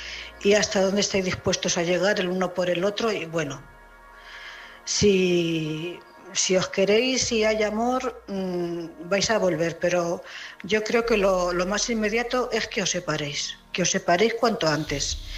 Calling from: Cuenca, Castilla-La Mancha, Spain; corresponsal de Cuenca.

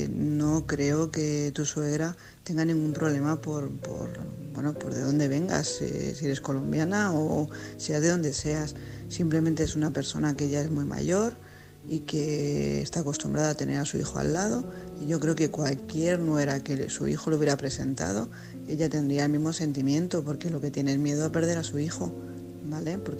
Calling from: Tarragona, Catalonia, Spain; corresponsal de Tarragona.

